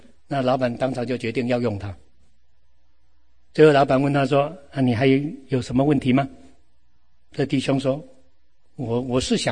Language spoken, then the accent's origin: Chinese; China; 我们中国人比美国人更怕没钱呢。